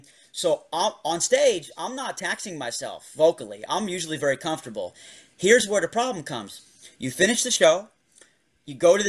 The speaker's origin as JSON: {"language": "English", "region": "Pennsylvania", "country": "United States", "tie": "born there", "said": "I didn't realize until I moved away from the Lehigh Valley that I happened to be born in this very interesting little oasis of talent that is so unusual"}